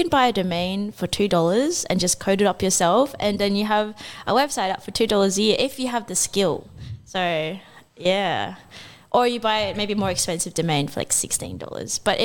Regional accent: Rockingham, Western Australia, Australia; from Rockingham. But also, they're like, people don't know what Rockingham is, so sometimes I say I'm from Perth.

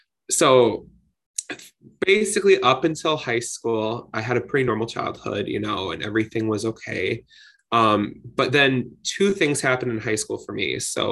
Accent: Detroit, Michigan, United States; I'm from Detroit, Michigan.

